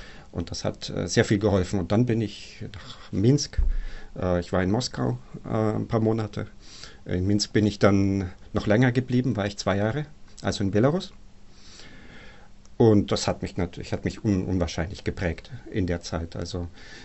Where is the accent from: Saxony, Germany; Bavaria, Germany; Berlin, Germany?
Bavaria, Germany; Also ich komme ursprünglich aus Unterfranken, aus Bayern.